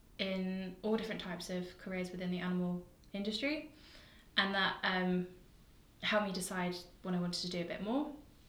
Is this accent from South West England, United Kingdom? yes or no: yes; Exmouth, South West England, United Kingdom; also born or lived in Nottingham / London; So I growing up in Exmouth and Devon and Exeter, I knew that there were so many changes that needed to happen.